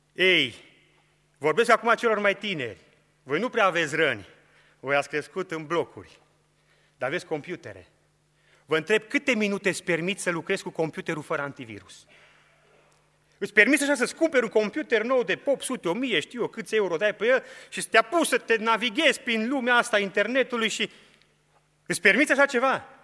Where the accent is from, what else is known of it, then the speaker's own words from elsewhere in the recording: Romania; Eu am crescut în România la țară.